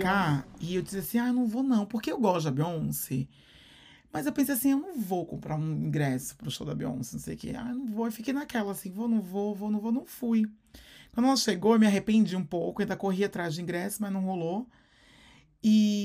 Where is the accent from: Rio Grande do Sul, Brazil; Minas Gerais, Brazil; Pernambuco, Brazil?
Pernambuco, Brazil; Recife; E eu sou de Recife, então em Recife eu levava coió